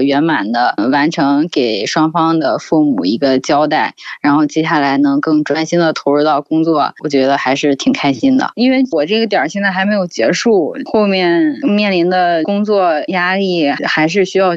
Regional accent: Shandong, China; now in Beijing, China; 我们老家是山东的嘛，肯定就是回不去老家了。

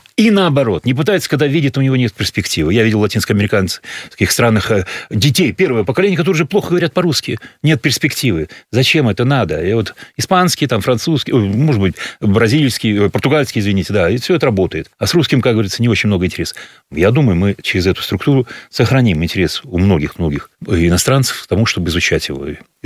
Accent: Russia; я сам россиянин, поэтому говорю ваши.

